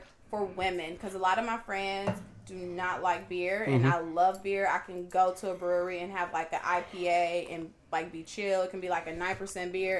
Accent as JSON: {"language": "English", "town": "Gardena", "region": "California", "country": "United States", "tie": "born or raised there", "said": "So I do, I grew up in Gardena, so a lot of my beers, they represent my city, Gar."}